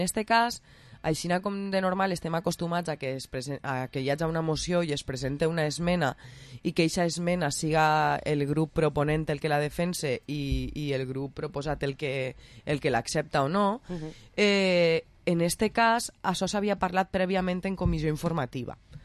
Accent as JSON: {"language": "Catalan", "region": "Valencian Community", "country": "Spain", "said": "crec que nosaltres com a valencians i com a una comunitat autònoma també amb fonamentació i raons històriques"}